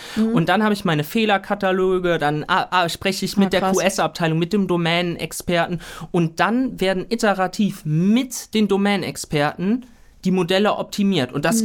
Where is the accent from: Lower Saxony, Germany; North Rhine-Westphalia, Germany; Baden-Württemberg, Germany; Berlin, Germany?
North Rhine-Westphalia, Germany; Erstmal, ja, ich komme aus Südwestfalen. Ja. So, ich bin da groß geworden, ich habe da studiert